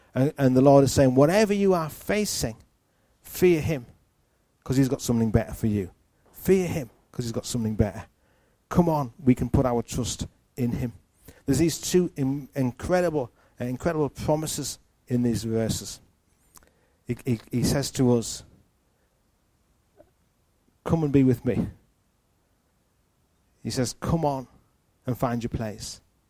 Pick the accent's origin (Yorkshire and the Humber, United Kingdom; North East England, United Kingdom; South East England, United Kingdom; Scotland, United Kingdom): North East England, United Kingdom; Hartlepool; now in Liverpool, United Kingdom; I'm from Hartlepool in the northeast of England. Beautiful, sunny Teesside. And I've lived in Liverpool for almost 12 years. And I love Liverpool. It's home for me.